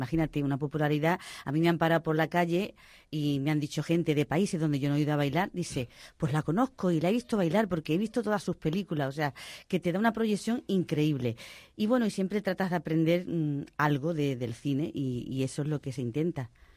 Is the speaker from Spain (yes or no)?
yes; Seville, Andalusia, Spain; ejerzo de andaluza y ejerzo de sevillana porque yo siempre lo primero que digo que soy de Sevilla, donde está el manantial del arte